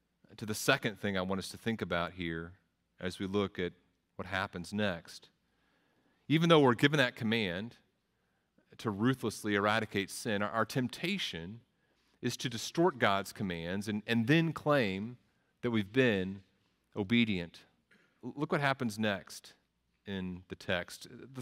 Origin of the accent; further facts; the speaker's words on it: Texas, United States; I grew up in Texas, and in Texas, in the school systems, you're required to take 2 years of Texas history